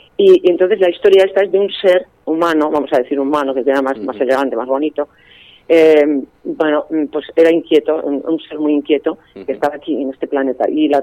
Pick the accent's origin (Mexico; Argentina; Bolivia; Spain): Spain; Navarre; now in Amposta, Spain; yo resido allí de momento en Amposta, yo soy de aquí de Navarra, de toda la vida, claro, he nacido aquí